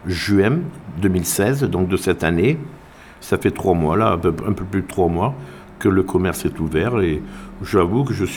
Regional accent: Périgueux, Nouvelle-Aquitaine, France; Oui, je suis de Périgueux et j'ai vécu une grande majeure partie de ma vie en Dordogne, enfin à Périgueux notamment. Et je suis très content aussi d'être périgordais

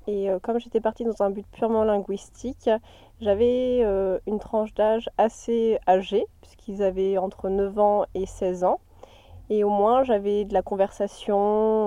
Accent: France; accent: French; Je n'ai jamais pris l'accent australien parce qu'ils ont toujours trouvé mon petit accent français très mignon. Donc quand on m'entend parler anglais, on sent bien que je suis française.

